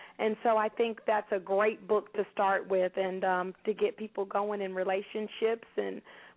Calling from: Panama City, Florida, United States; I'm calling from Panama City, Florida.

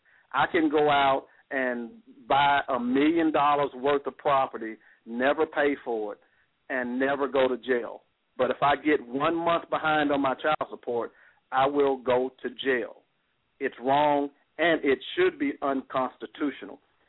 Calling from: Tennessee, United States; I'm calling you from Tennessee

